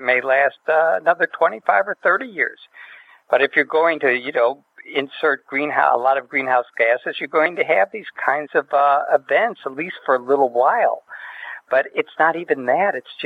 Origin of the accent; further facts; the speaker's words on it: United States; if you ask me what I am, I'm an American.